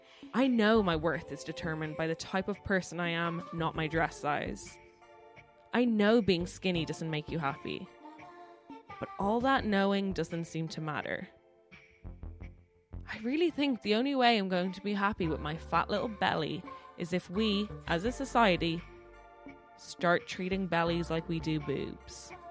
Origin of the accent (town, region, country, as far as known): Ireland